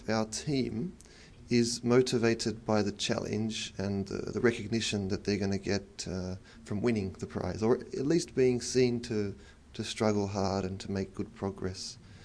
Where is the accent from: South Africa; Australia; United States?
Australia; Sydney, New South Wales; now in Netherlands; Originally Sydney, Australia, but now living in the Netherlands, where our team has its headquarters just outside the European Space Agency ESTEC facility